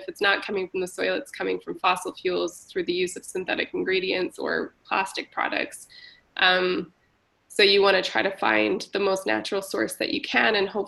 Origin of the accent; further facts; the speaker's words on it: Manitoba, Canada; And because I grew up on Treaty One territory, and I grew up on welfare, I have a lot of, you know, I grew up in the same building as a bunch of indigenous folks and other non-white folks